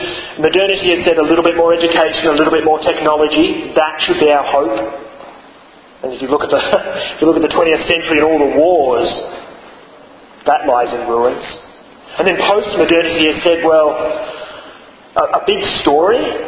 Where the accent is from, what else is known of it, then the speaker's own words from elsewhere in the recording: United States; As an American, in the last election, for better or for worse, I voted for Barack Obama.